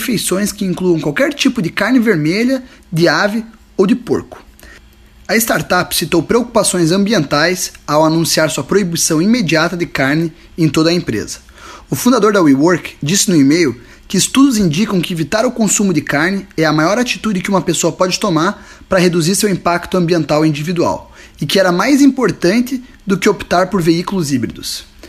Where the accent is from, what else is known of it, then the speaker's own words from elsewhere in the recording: Curitiba, Paraná, Brazil; now in United States; sou curitibano, empreendedor no Brasil e aqui no Vale do Silício, nos Estados Unidos.